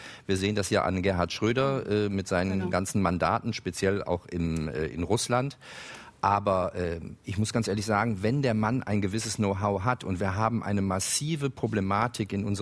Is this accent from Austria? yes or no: no; Spain; now in Germany; ich komme aus Spanien ursprünglich, wo es ein Tempolimit schon immer gibt.